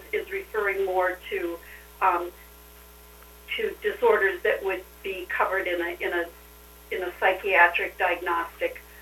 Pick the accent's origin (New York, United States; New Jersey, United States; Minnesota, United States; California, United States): Minnesota, United States; Twin Cities; now in Montevideo, United States; Well, I grew up in the Twin Cities area, but have lived in Montevideo since the late 70s. So I've spent most of my life in the Montevideo area